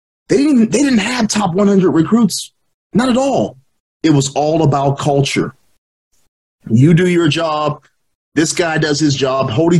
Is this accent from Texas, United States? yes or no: no; Pittsburgh, Pennsylvania, United States; obviously people who've listened to the show long enough know that I'm from Pittsburgh.